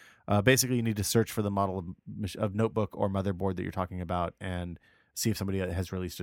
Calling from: New York, United States; from New York.

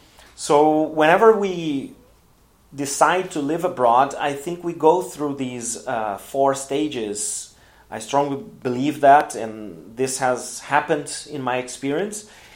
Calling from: Porto Alegre, Rio Grande do Sul, Brazil; English is a second language

